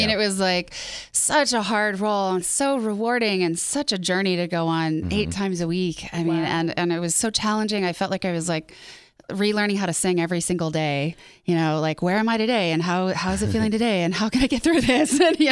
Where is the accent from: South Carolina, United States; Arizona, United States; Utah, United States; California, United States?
Utah, United States; Salt Lake City; moved away as an adult; Yes, I grew up in Salt Lake, went to school in Colorado, not far. And I literally drove to New York like the day after graduation.